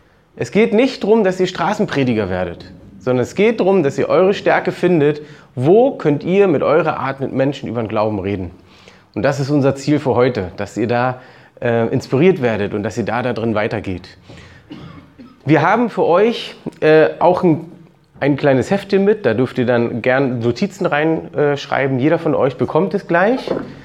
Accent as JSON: {"language": "German", "region": "Berlin", "country": "Germany", "said": "Und wir sind aus Berlin."}